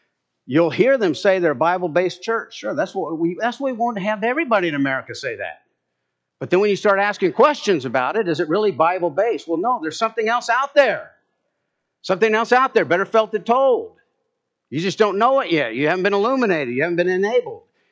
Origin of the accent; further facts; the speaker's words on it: Arizona, United States; But he didn't know I grew up in Arizona, right? You know, pretty close to the temple in Mason.